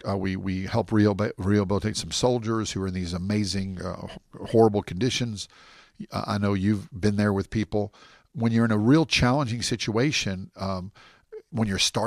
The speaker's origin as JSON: {"language": "English", "country": "United States", "lives_now": "Medellin, Colombia", "said": "So I love America. I'm from America."}